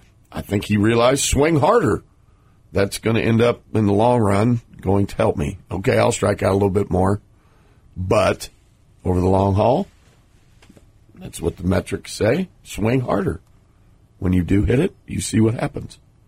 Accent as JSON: {"language": "English", "town": "Beaufort", "region": "South Carolina", "country": "United States", "tie": "born there", "said": "I was born in Beaufort, South Carolina."}